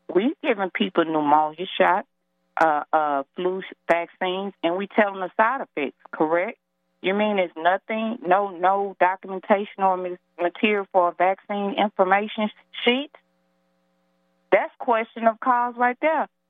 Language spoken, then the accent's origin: English; United States; I don't like to call myself black. I am a American.